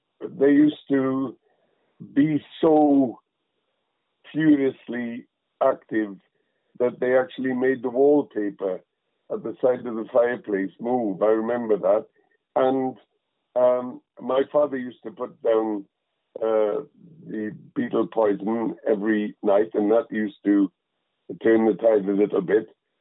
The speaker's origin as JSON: {"language": "English", "town": "Tredegar", "region": "Wales", "country": "United Kingdom", "tie": "born or raised there", "said": "the home that I was brought up in Tredegar in the South Wales mining valleys."}